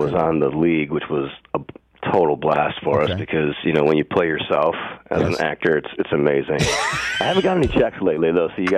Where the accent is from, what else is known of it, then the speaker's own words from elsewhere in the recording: Green Bay, Wisconsin, United States; look, I grew up in Green Bay